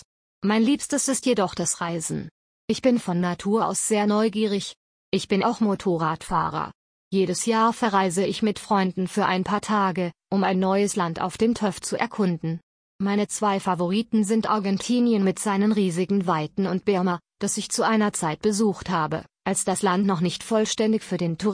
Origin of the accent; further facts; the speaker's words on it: Vevey, Vaud, Switzerland; Ich bin ein Kind der Waadtländer Riviera. Ich bin 1971 in Vevey geboren, wo ich meine gesamte Schulzeit verbracht habe und wo ich immer noch wohne.